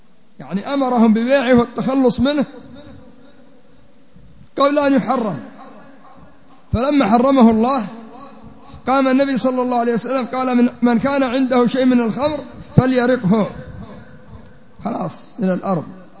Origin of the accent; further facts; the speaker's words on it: Yemen; حتى المثل عندنا في اليمن يقول لك: ما كان في الماء راح في الماء